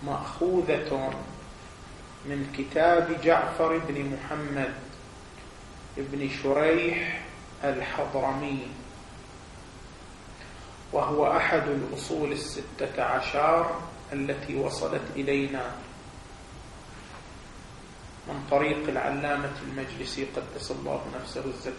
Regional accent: Qatif, Eastern Province, Saudi Arabia; احنا على ما هو عندنا في القطيف

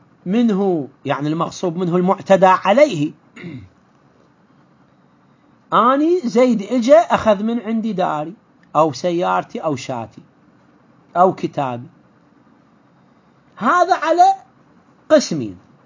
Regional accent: Iraq; عندنا في العراق

